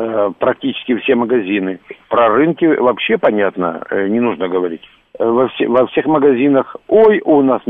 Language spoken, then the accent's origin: Russian; Moscow, Russia; Мы же боимся, москвичи, заправляться на непонятных заправках.